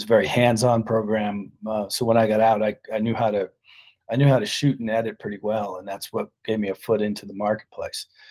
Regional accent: Millis, Massachusetts, United States; Yeah, I grew up in Millis, Massachusetts, and then I went to college in Valdosta, Georgia.

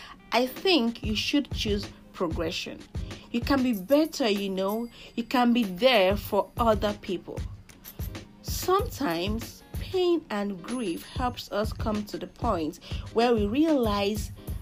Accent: Nigeria; accent: Igbo; Anytime I want to speak a tiny bit of Yoruba, my Igbo accent, fiam, just pops up.

